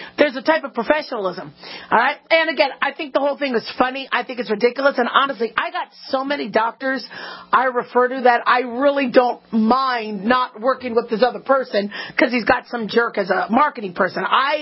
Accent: Las Vegas, Nevada, United States; Apparently, there's a doctor in my hometown where I live, Las Vegas.

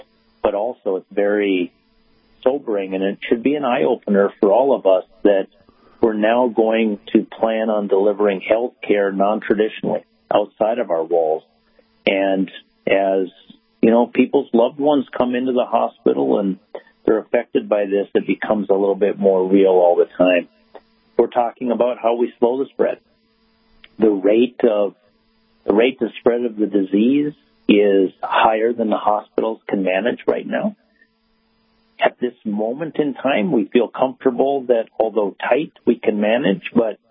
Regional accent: Lignite, North Dakota, United States; I grew up in Lignite in Portal, North Dakota, and I think of Newtown as home

